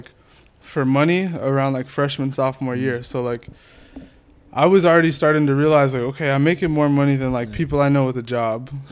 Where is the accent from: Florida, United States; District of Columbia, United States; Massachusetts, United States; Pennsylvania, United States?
Massachusetts, United States; Worcester; From the dirty Worcester fucking zoo, you know it. Worcester, Massachusetts.